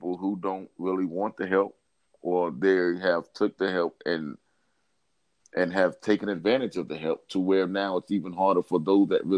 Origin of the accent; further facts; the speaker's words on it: New York, United States; like I've been in New York, I grew up in New York, so I know it get cold out there.